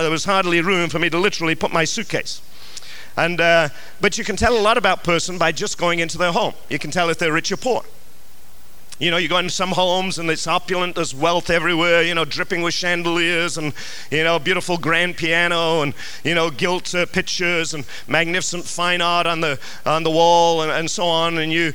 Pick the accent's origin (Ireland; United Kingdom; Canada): United Kingdom; England; now in United States; You know, when I came from England to America, I had to change. Now, I wasn't driving yet, but the moment I got my license, I could not drive the way I would have